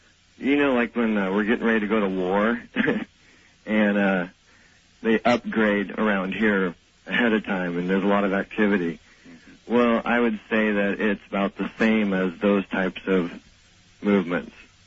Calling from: Whidbey Island, Washington, United States; I'm calling from Whidbey Island. I live right on the flight plan of the Air Force base here, the Navy base.

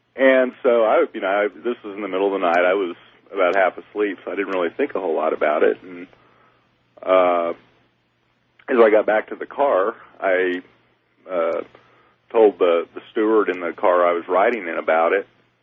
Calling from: Oklahoma, United States; I'm calling from Oklahoma, but I'm listening to a station out of San Antonio.

